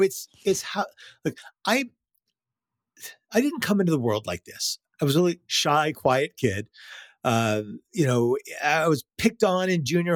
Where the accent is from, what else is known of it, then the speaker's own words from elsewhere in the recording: St. Louis, Missouri, United States; now in Los Angeles, United States; It's hard to get a good hamburger in Los Angeles. Like, I'm from the Midwest. I'm from St. Louis. Like, we are born barbecuing, and it's hard to get a really good burger in LA.